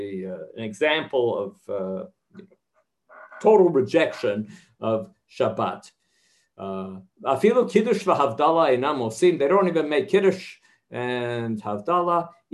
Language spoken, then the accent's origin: English; Hungary; Look, I come from Hungary